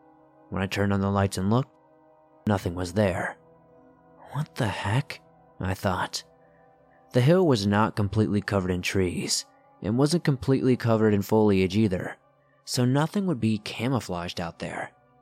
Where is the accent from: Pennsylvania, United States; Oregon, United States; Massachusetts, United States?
Oregon, United States; Prineville; especially in my hometown where I grew up, in Prineville, Oregon.